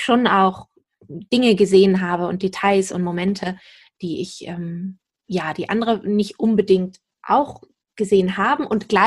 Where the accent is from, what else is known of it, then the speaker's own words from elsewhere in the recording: Germany; born there; Also ich komme gebürtig her hier aus dem Süden von Hamburg.